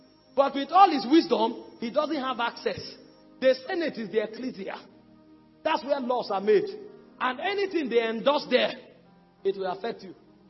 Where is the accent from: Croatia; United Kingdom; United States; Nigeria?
Nigeria; Benue; I come from Benue.